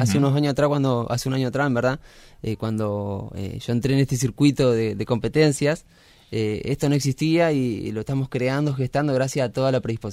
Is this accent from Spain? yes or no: no; Argentina; nos compete como argentino poder hacer un buen asado.